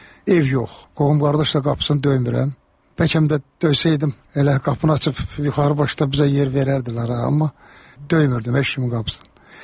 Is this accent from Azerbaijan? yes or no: yes; Karabakh, Azerbaijan; Məndə zarafatçı Qarabağlıyam